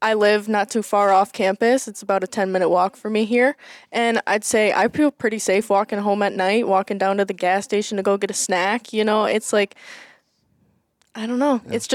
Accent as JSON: {"language": "English", "town": "Janesville", "region": "Wisconsin", "country": "United States", "tie": "born or raised there", "said": "So I am from Janesville, Wisconsin, which is a little small town in the south portion of Wisconsin, south central, I'd say."}